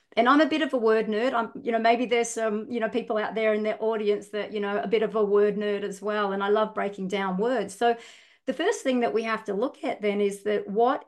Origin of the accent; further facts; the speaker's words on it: Australia; accent: Australian; moved away as an adult; now in New Zealand; Hope I've probably got a little bit of a Kiwi accent now, but I'm sure I probably kept a lot of my Australian accent. But anyway, we moved to New Zealand in 2008